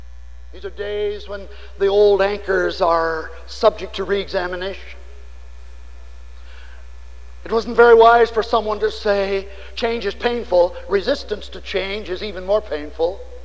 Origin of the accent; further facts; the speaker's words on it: Nebraska, United States; I come from Nebraska by origins, scars over which I will never get.